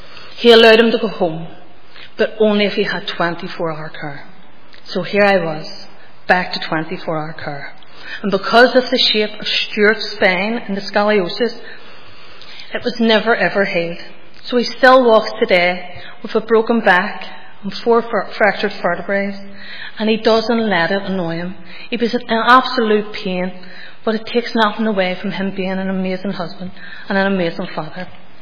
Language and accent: English; Northern Ireland, United Kingdom; I grew up in the Shankill Road